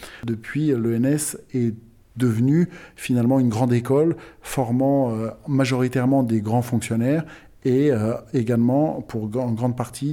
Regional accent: France; où, quand bien même en tant que Français, je ne participais pas de l'histoire de l'Afrique du Sud

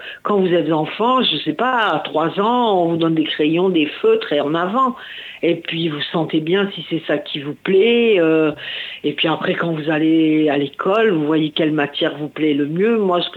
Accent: Paris, Île-de-France, France; now in Dordogne, France; au départ, je viens de Paris. Voilà, je vis en Dordogne depuis bien longtemps.

